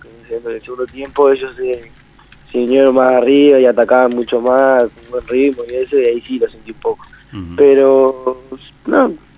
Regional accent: Chuy, Rocha, Uruguay; yo vengo de Chuy, vine de un cuadro de allá que se llama San Vicente y llegué aquí en sexta.

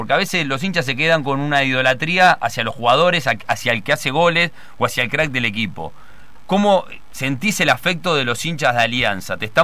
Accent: Uruguay; nosotros, los uruguayos

